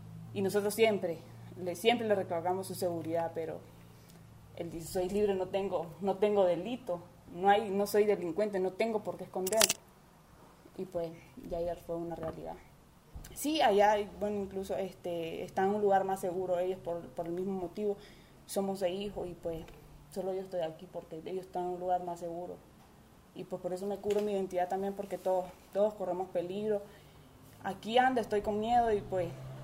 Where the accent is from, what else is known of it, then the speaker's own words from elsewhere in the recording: Nicaragua; manifestándonos como lo que somos nicaragüenses